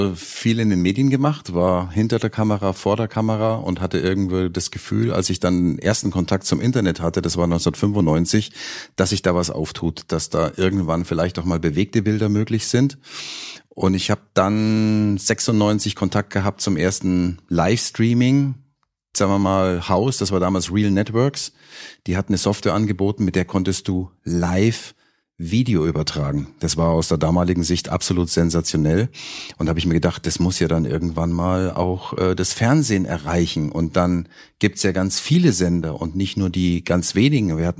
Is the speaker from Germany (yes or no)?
yes; Munich, Bavaria, Germany